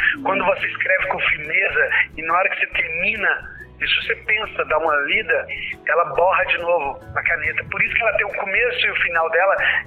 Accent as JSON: {"language": "Portuguese", "town": "Maria da Fé", "region": "Minas Gerais", "country": "Brazil", "said": "Então, eu sou de Maria da Fé. Eu vivi o mundo inteiro. Aí quando eu tava, meus pais estavam ficando velhinhos, eu quis voltar e curtir um pouco eles."}